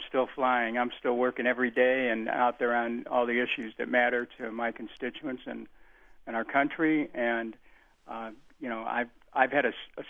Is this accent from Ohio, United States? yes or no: yes; Cleveland, Ohio, United States; I was growing up in Cleveland, we lived in 21 different places by the time I was 17, including a couple cars.